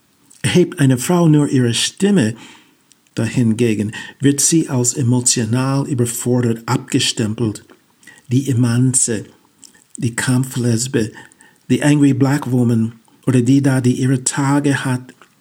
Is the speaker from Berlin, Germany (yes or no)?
yes; Berlin, Germany